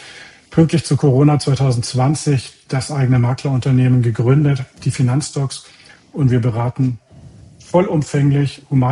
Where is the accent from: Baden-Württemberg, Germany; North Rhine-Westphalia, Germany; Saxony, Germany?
Baden-Württemberg, Germany; Ich komme aus Südbaden. Du kennst es ja, da heißt das ganze Fasching.